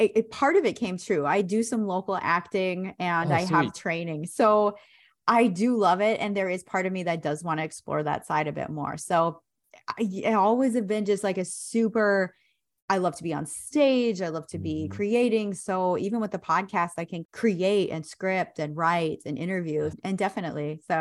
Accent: North Dakota, United States; moved away as an adult; now in Austin, United States; I was in my home state of North Dakota and just recently moved to Austin, Texas.

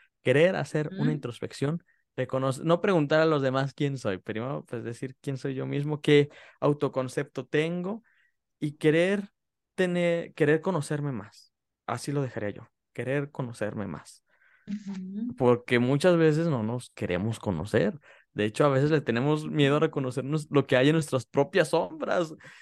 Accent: Mexico; Yo soy de tez morena, para los que nada más nos van a estar escuchando en audio, pues les comparto. Yo soy morenito, como mexicano promedio.

